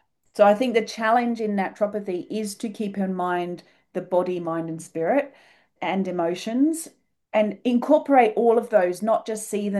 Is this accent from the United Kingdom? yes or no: yes; England, United Kingdom; And that, being English as well, we have a penchant towards bathing, but we like a bath